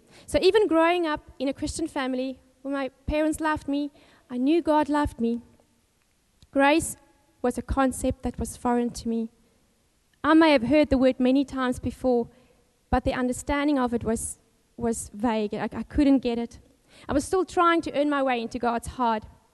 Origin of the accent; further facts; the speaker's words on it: Cape Town, Western Cape, South Africa; born there; English is a second language; I was born in Cape Town, South Africa, as you can hear from the accent. I was the youngest of three kids, the only daughter of the family, so grew up very protected. We went to a Pentecostal church